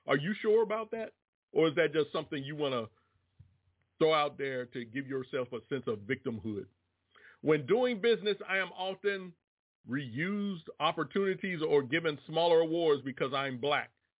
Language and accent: English; Washington, District of Columbia, United States; also born or lived in Roanoke; now in Durham, United States; And I told him I was born in Roanoke, Virginia. Grew up in the Washington, D.C. area and presently live in Durham, North Carolina.